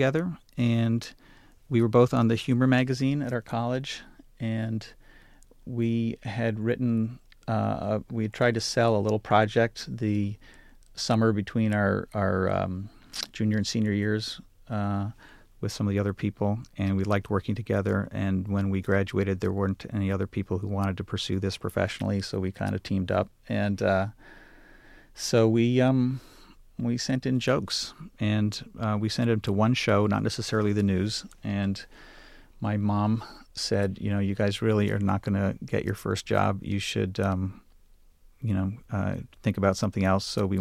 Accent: New York, United States; Seinfeld is more like my upbringing, because I grew up in New York.

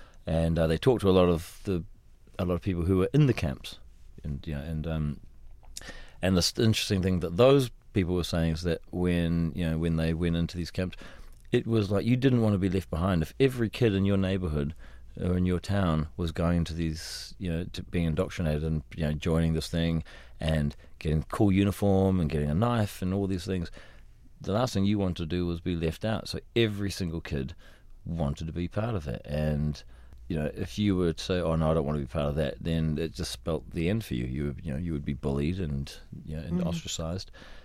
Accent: New Zealand; Because I'm from New Zealand. We're not necessarily into doing that sort of thing. We're too polite to want to be the bad boys of cinema.

